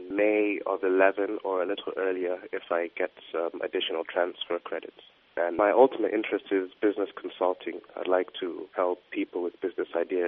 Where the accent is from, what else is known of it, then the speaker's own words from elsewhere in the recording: Lusaka, Lusaka Province, Zambia; now in Philadelphia, United States; I'm from Zambia, that's Southern Africa, from the capital city, Lusaka, and right now I'm attending Temple University in Philadelphia.